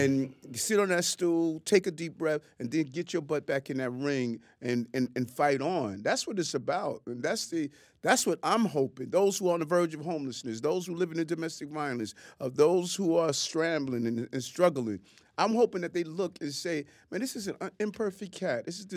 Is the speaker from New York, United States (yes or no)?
yes; Queens, New York, United States; growing up in South Jamaica, Queens, dyslexic